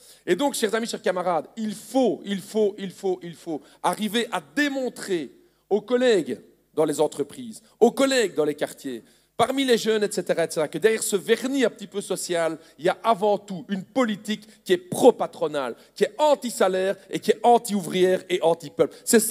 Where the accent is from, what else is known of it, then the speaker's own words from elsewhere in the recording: Belgium; On le voit chez nous en Belgique.